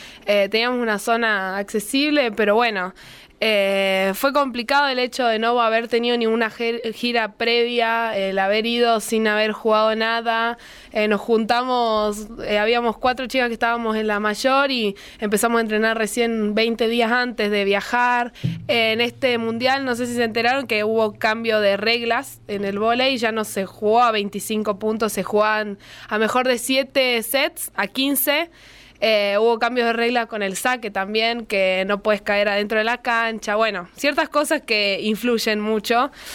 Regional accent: Argentina; como argentina y como mujer

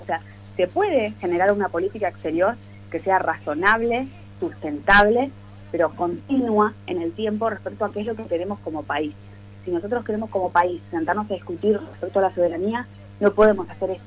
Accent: Argentina; como argentinos

